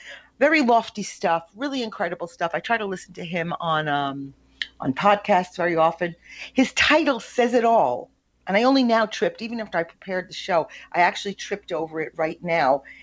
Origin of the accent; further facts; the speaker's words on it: United States; born there; I am American born, American by birth, nationality by birth, born in America